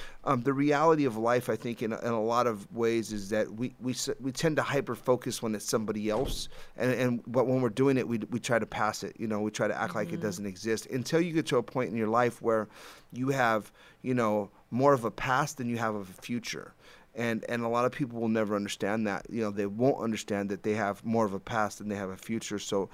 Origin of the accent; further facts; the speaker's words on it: California, United States; You know, I'm from California, you know, and it's very hard to get away from Cali weather and Cali lifestyle.